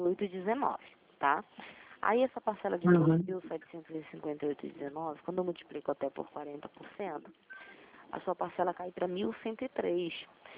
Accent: Rio de Janeiro, Brazil; Sou do Rio

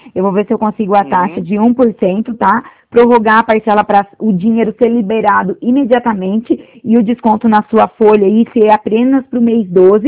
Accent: São Paulo, Brazil; Não, na verdade eu sou caiçara, né? Eu nasci na Baixada Santista.

